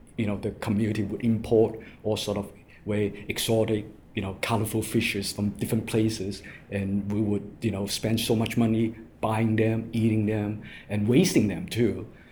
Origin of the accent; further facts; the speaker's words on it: Hong Kong; And I grew up in Hong Kong, and my family's when I was young, they were struggling.